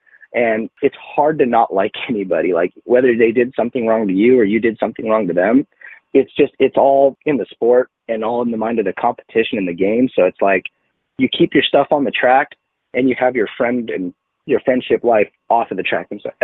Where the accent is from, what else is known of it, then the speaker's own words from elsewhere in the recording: California, United States; being a Californian or from the other side of the coast